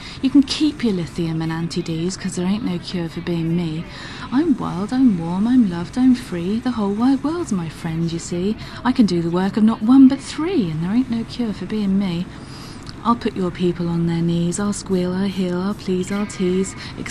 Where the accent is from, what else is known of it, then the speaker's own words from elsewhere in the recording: Portsmouth, South East England, United Kingdom; I'm 36 and I'm from Portsmouth.